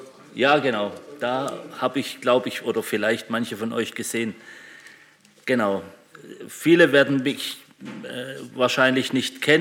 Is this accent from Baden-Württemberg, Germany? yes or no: yes; Sindelfingen, Baden-Württemberg, Germany; nachdem ich zunächst im Schwabenland geboren bin, in Sindelfingen. Das ist meine Heimatstadt. Dort bin ich in meinem Elternhaus geboren